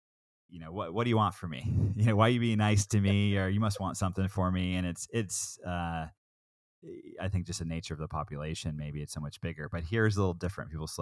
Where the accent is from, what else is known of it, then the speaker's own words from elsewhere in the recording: Oregon, United States; You know, I'm an Oregon kid. I grew up in Southern Oregon. I've been in Portland since 2006.